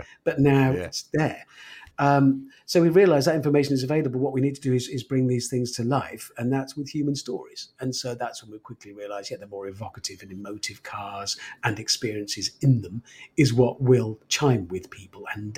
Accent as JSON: {"language": "English", "town": "Birmingham", "region": "West Midlands", "country": "United Kingdom", "said": "I'm from Birmingham. People from Birmingham don't expect to travel. It's like we don't ski or swim very well."}